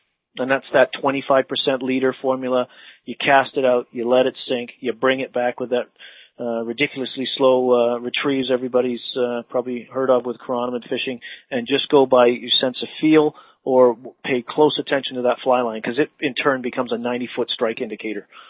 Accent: Nottingham, East Midlands, United Kingdom; My hometown, my home country.

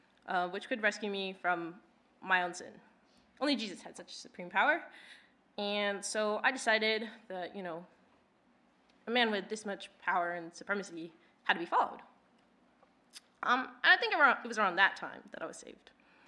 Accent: Santa Maria, California, United States; How did I end up here? Well, I grew up in Santa Maria, California, and I graduated from my community college there in the spring of 2025, because it was time for me to go to university.

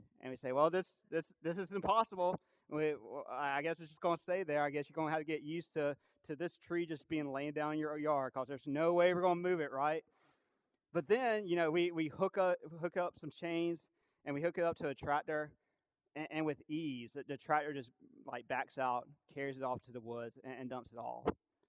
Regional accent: South Carolina, United States; Understand, I'm from South Carolina. I'm from a very suburban, urban part of South Carolina. So we don't have a lot of access.

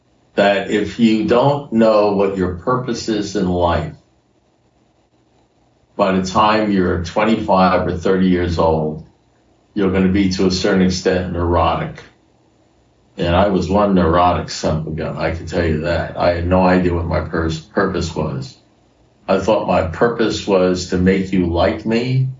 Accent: Miami, Florida, United States; I'm from Miami, Florida. I'm in my 44th year of sobriety. I'm old. I'm 75 years old

